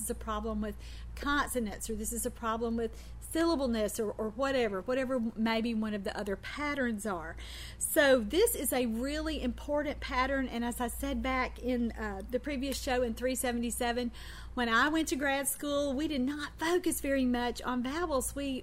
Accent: Deep South, United States; vowels are what let you know that I'm from the Deep South.

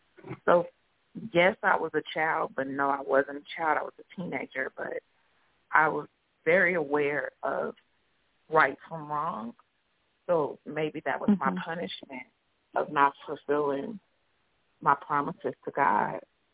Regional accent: Dallas, Texas, United States; I ended up coming back to my family in Dallas, because I'm originally from Dallas.

